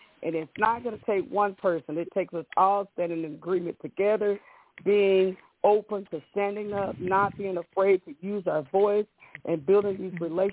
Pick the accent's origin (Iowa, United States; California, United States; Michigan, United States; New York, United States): Michigan, United States; Detroit; now in Dallas, United States; I'm from Detroit, and I'm now recently relocated to Dallas.